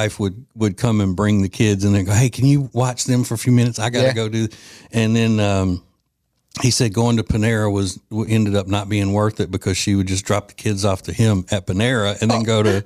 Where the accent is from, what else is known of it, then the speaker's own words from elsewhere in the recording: Winfield, Louisiana, United States; That bootlegging alcohol where I grew up in Winfield, Louisiana, was somebody out in the parish who would sell alcohol on Sundays